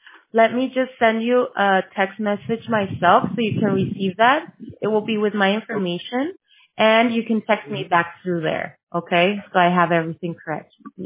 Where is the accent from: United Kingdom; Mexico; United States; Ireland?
Mexico; English is a second language; I am Mexican, so even my English accent is different than if I would be talking in Spanish